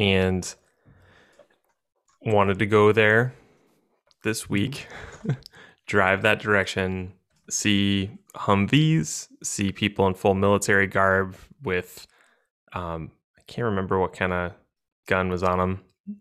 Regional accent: Minnesota, United States; accent: Minnesotan; As I rock my Minnesotan accent super hard

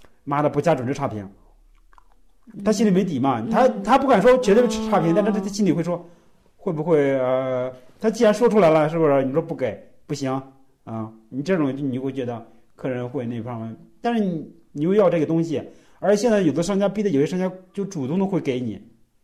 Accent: Kunming, Yunnan, China; 因为我们是昆明的那边

